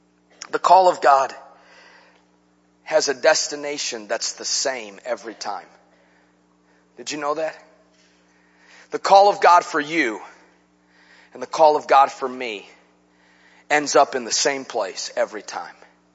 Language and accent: English; Chicago, Illinois, United States; I told you Wednesday night I'm from Chicago.